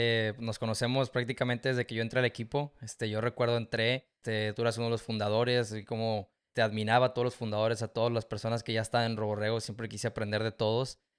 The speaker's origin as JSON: {"language": "Spanish", "town": "Monclova", "region": "Coahuila", "country": "Mexico", "said": "yo estuve toda mi vida, bueno, desde kinder hasta terminar mi preparatoria, estuve en La Salle, soy de Monclova, Coahuila"}